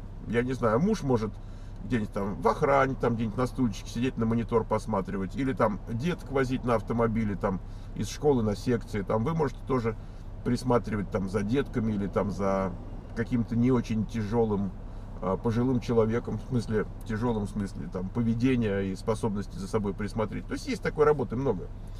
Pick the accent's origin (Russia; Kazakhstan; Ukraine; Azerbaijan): Kazakhstan; мы продадим квартиру, как перевести деньги из Казахстана? Язык мы не знаем, но работы не боимся. Мы казахи